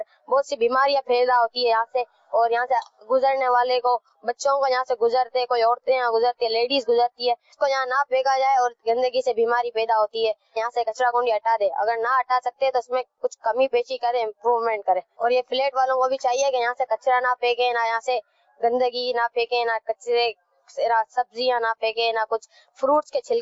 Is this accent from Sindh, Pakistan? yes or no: yes; Karachi, Sindh, Pakistan; اور میں یہاں کھارا در سے تعلق ہے.